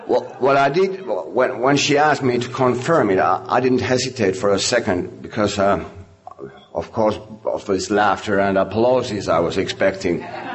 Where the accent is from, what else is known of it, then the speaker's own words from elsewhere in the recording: Helsinki, Uusimaa, Finland; English is a second language; I'm an alcoholic. I'm from Helsinki, Finland